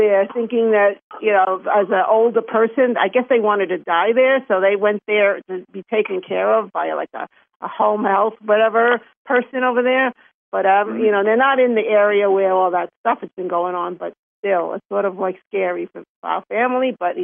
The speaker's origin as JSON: {"language": "English", "town": "Queens", "region": "New York", "country": "United States", "tie": "born or raised there", "also_born_or_lived": "Lower East Side", "accent": "Chinese New York", "said": "No, but I grew up in the Jewish area of the Lower East Side, but then I grew up in Queens. So I don't know where I got this accent from"}